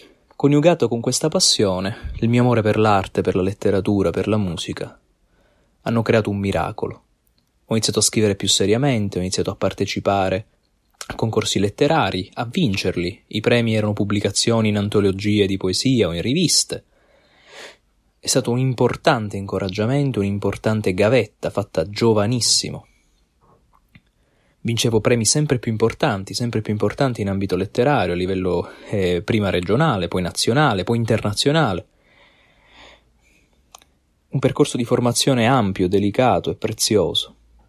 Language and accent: Italian; Palermo, Sicily, Italy; i grandi tesori che abbiamo nella mia città natale, che è Palermo